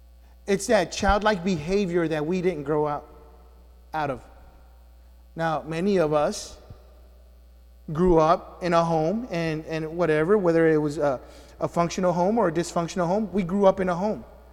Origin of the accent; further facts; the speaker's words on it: Houston, Texas, United States; that little kid that didn't have a father growing up in the Houston Heights and Fifth Ward area.